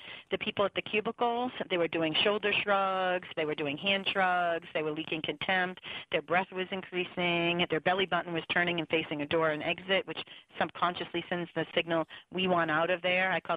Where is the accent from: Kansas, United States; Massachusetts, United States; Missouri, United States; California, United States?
Massachusetts, United States; Boston; I did stand-up comedy in my 20s. I'm from Boston. I've got the gift to gab.